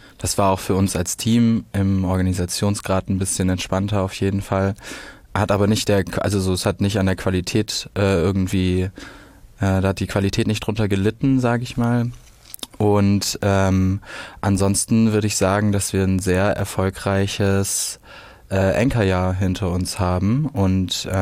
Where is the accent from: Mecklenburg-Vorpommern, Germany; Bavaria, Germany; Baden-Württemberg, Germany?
Baden-Württemberg, Germany; Ich komme ja aus dem Schwabenland und im Schwabenland sagt man ja auch, Fragen kostet nichts.